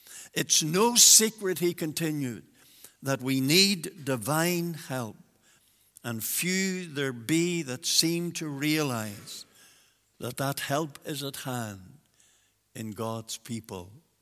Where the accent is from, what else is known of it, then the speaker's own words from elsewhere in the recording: Milford, Northern Ireland, United Kingdom; I was brought up in Milford, the little village of Milford outside Armagh. Then we eventually moved into Armagh City, and we were members of the Baptist church there on the Mall in those days in Armagh.